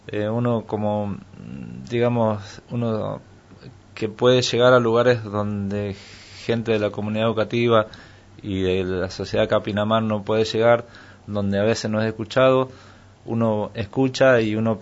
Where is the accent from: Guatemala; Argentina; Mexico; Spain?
Argentina; San Juan; De San Juan.